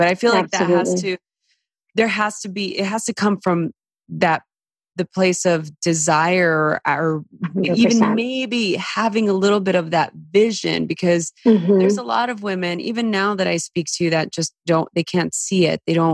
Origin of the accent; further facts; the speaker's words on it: East Los Angeles, California, United States; You know, it's like I grew up in East LA during the LA riots and I grew up in not a great environment.